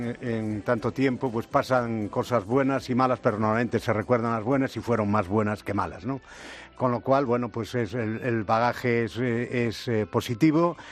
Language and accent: Spanish; Galicia, Spain; En Galicia, de donde soy yo, había una súper sala de fiestas que cada semana programaba